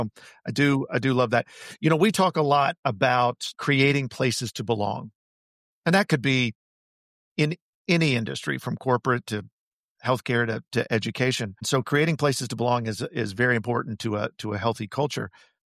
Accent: Tennessee, United States; I mean, we're from Middle Tennessee. We've luckily come back home, but we've been in a lot of places.

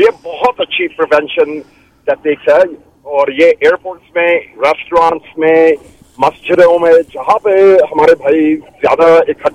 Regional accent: Kabul, Afghanistan; now in Canada; काबुल शहर का हूँ।

